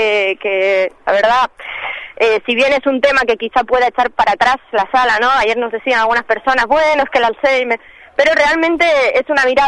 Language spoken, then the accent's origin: Spanish; Basque Country, Spain; now in Uruguay; Soy del País Vasco.